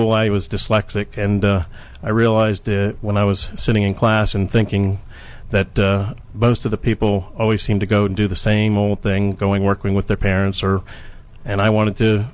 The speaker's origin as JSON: {"language": "English", "town": "Wheaton", "region": "Maryland", "country": "United States", "tie": "born or raised there", "also_born_or_lived": "Washington, D.C. / Potomac", "said": "Well, I was born here in Washington, D.C. at George Washington Hospital. I grew up in the Wheaton area to start off with and then moved to the Potomac area."}